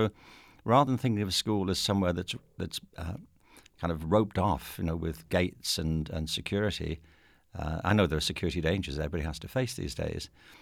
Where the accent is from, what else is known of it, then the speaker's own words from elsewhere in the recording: Liverpool, North West England, United Kingdom; now in United States; But I was raised in England, in Liverpool, which is where … are from, and I was born there in 1950. And I'm one of seven children